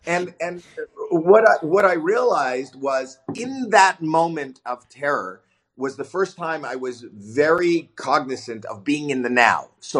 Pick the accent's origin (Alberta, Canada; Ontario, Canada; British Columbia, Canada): Ontario, Canada; Toronto; I'm from Toronto, Canada